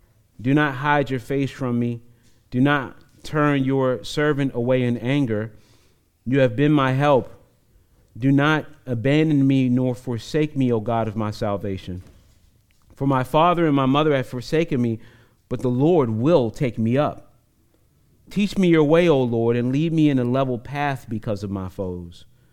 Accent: East Coast, United States; I'm not from here. I'm from the East Coast.

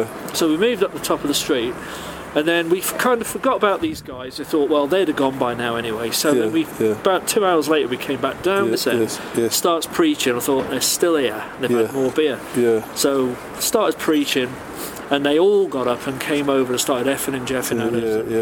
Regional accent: Shrewsbury, West Midlands, United Kingdom; from Shrewsbury.

